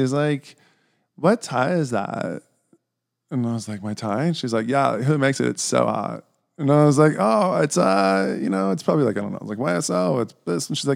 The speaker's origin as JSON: {"language": "English", "region": "the South", "country": "United States", "said": "And I'm from the South, and the Tahoes were..."}